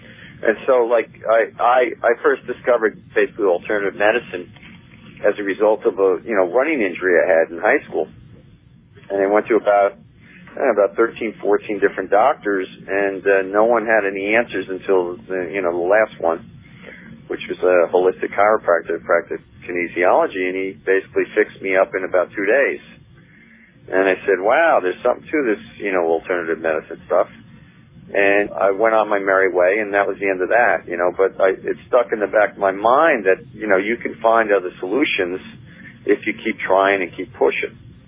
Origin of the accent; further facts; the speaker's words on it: New York, United States; I grew up on Long Island, basically, and a wealthy town on the North Shore of Long Island. And, you know, this is back in the 80s, basically.